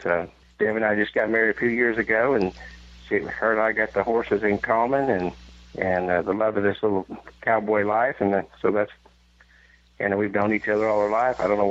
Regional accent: Parsons, Kansas, United States; Okay, I was born in Parsons, Kansas, right here in southeast Kansas. A little house out here northeast of Parsons.

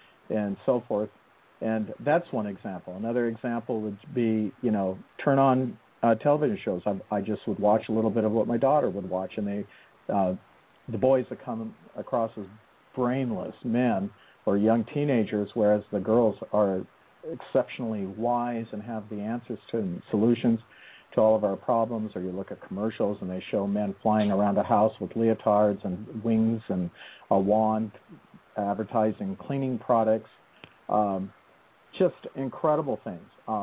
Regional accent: Great Falls, Montana, United States; When I was growing up in Great Falls, Montana, in the 1960s, we used to have nativity pageants during Christmas.

